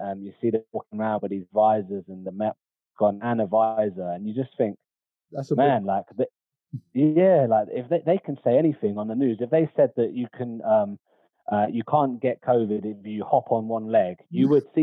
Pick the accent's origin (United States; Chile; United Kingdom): United Kingdom; South West England; But yeah, I grew up in Devon when I was about 16, 17, and then went over to Cheltenham